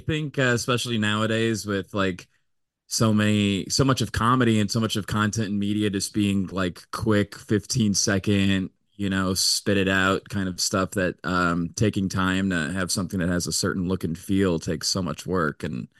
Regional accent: St. Louis, Missouri, United States; now in Chicago, United States; but I started in St. Louis, Missouri. That's my hometown. And it's okay. It's not a big showbiz comedy town.

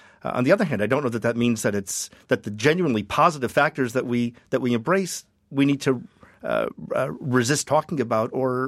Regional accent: Ohio, United States; now in Boston, United States; I'm a loyal Midwesterner. You know, I grew up and born and raised in Ohio. And even though I've lived in Boston all these years

